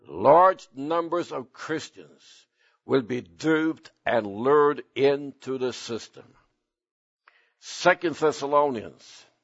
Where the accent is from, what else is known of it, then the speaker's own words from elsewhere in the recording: Sweden; my brother and I were raised in Sweden. My wife was raised in Sweden too.